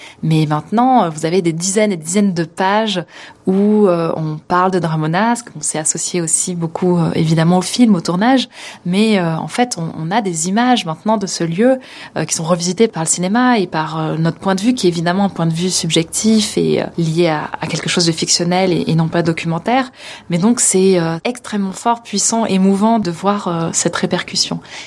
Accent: Nice, Provence-Alpes-Côte d'Azur, France; born there; toute ma famille est originaire de la vallée de l'Ubaye, mais moi je suis née à Nice.

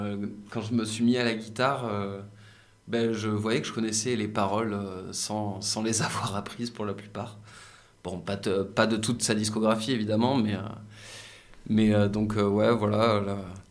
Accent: Centre-Val de Loire, France; Je suis indinois, pure souche, produit local.

